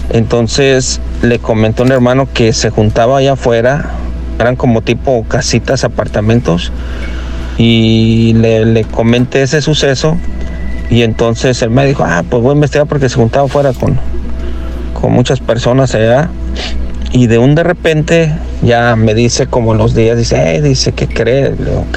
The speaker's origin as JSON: {"language": "Spanish", "town": "Guadalajara", "region": "Jalisco", "country": "Mexico", "said": "pasaban en Guadalajara, yo soy de Guadalajara, en 93, creo, 94"}